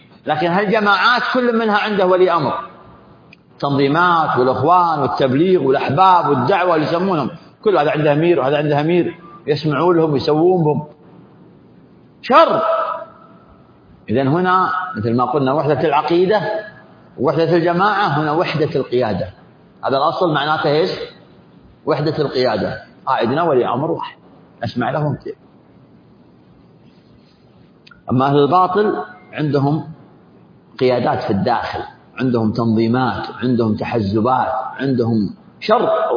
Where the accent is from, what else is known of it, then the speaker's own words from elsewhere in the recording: Saudi Arabia; حنا في بلادنا المملكة العربية السعودية